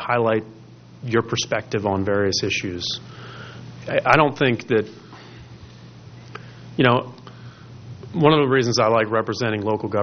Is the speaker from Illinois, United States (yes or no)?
no; Washington, District of Columbia, United States; You know, I'm from the Washington, D.C. area, so only over the past decade have I become familiar with the Coastal Commission.